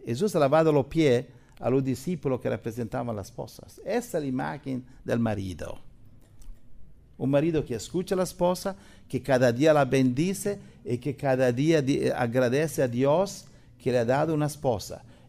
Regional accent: Italy; yo soy italiano

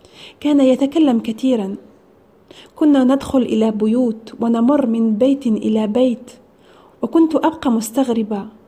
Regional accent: France; Arabic is a second language; now in Italy; متزوجة من إيطالي، أعيش في إيطاليا من سنة 2009. أنا ولدت وكبرت في فرنسا، أنا من أصل مغربي، عشت في جو إسلامي،

